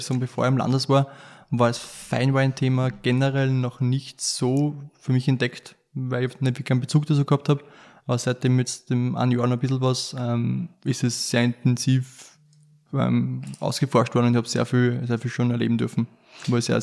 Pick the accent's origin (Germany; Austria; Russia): Austria; Lower Austria; komme ursprünglich aus dem Waldviertel im Bezirk Waldhofen, habe die HLF in Krems gemacht, die Hotelfachschule.